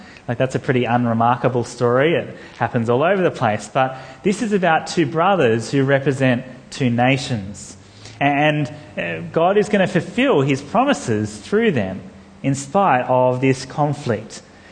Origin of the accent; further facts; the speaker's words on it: Sydney, New South Wales, Australia; born there; I was born here in Sydney.